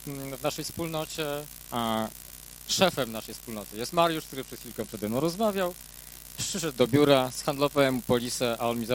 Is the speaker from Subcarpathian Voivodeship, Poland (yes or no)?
no; Złotoryja, Lower Silesian Voivodeship, Poland; ze Złotoryi